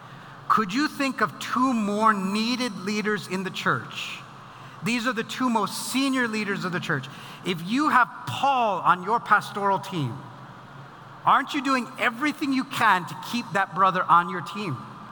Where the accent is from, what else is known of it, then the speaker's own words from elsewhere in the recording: India; I have brown skin. Like I'm an Indian from India.